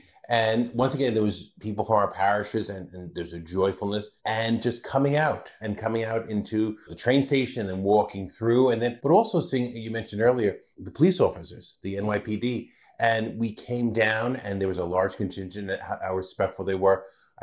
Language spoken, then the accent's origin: English; Queens, New York, United States; And I took the 7 train many times growing up in Queens.